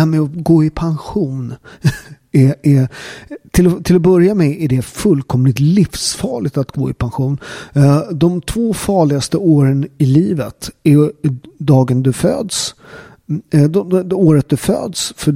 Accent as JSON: {"language": "Swedish", "region": "Southern Italy", "country": "Italy", "second_language": "Swedish", "said": "i södra Italien där jag kommer ifrån"}